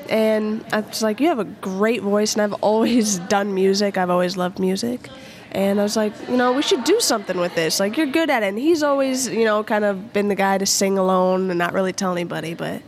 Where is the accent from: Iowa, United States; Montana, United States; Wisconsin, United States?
Iowa, United States; Des Moines; I'm from Des Moines.